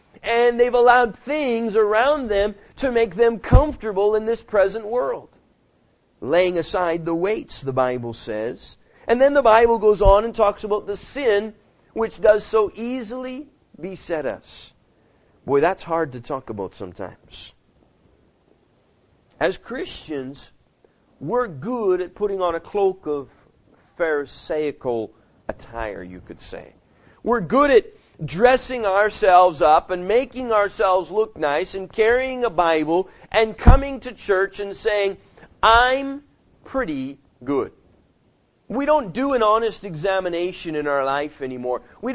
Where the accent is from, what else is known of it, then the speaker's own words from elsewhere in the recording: Alberta, Canada; I grew up in Alberta, and I drove cattle truck and hauled cattle all over the places for a number of years